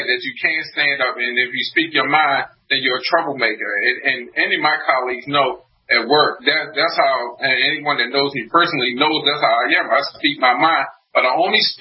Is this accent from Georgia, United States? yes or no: no; New York, United States; now in Maryland, United States; I mean, I'm not from Maryland, I'm from New York, but I live in Maryland. I work in Maryland.